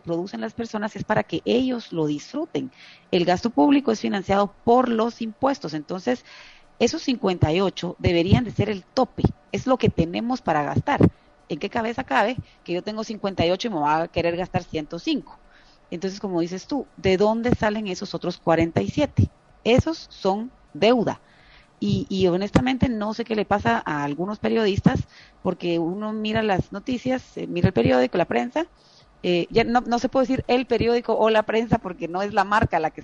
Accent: Zacapa, Guatemala; Yo, por ejemplo, soy de Zacapa. A mí me encantaría agarrar el carro y llegar a Zacapa en un periodo de tiempo prudente

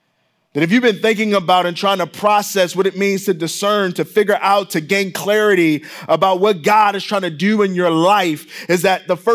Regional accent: Baltimore, Maryland, United States; now in Indiana, United States; I grew up in Baltimore. So it's 98% Black. I always had Black teachers. We had a Black mayor.

